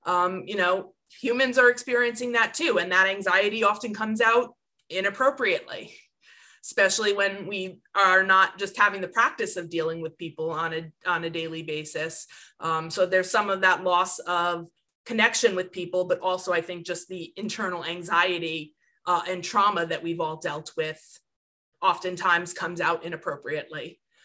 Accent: New York, United States; Well, I'm from New York.

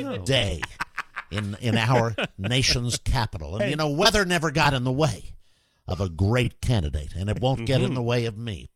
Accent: Texas, United States; It has a deeper meaning. I'm from Texas.

